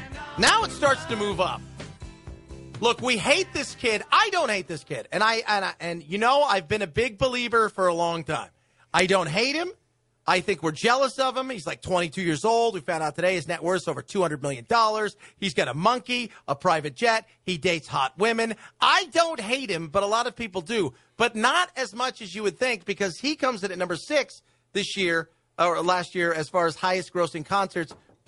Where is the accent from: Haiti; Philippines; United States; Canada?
Canada; Montreal, Quebec; It's different where we come from. We're from Montreal.